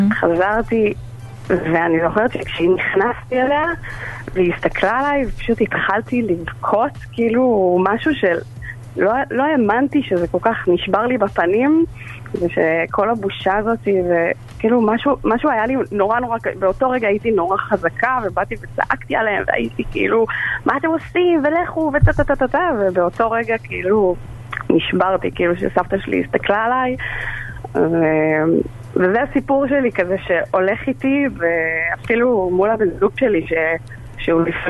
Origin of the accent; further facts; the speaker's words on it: Jerusalem, Jerusalem District, Israel; אני ילידת ירושלים, כאילו אני ירושלמית, גדלתי ליד שכונות דתיות, גדלתי ליד שכונת בית וגן